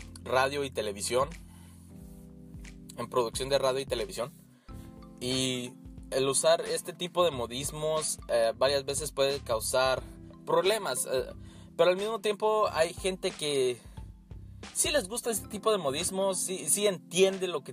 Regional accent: Guatemala; como yo soy de Guatemala, a la gente chapina les afecta, no les gusta mucho la manera de hablar

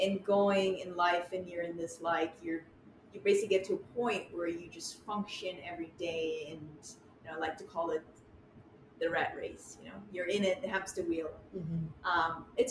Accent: Germany; English is a second language; moved away as an adult; now in New York City, United States; So I'm originally from Germany. Mm-hmm. I lived in Germany about 25 years before I moved to New York City.

